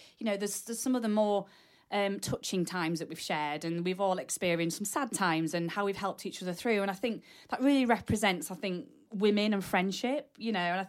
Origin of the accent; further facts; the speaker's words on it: Yorkshire and the Humber, United Kingdom; now in Midlands, United Kingdom; And I am from Yorkshire, as you well know, E by gum. And now I live in the Midlands, proud honorary Brummie.